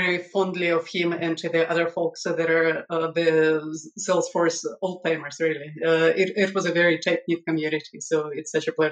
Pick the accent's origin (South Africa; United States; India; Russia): Russia; born there; English is a second language; So I was born in the Soviet Russia back then, and the computers were at that time mini computers, PDP and mainframes and so forth.